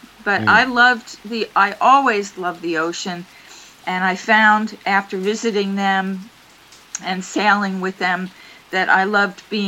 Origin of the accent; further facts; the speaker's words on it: New Jersey, United States; And I grew up in New Jersey on the ocean.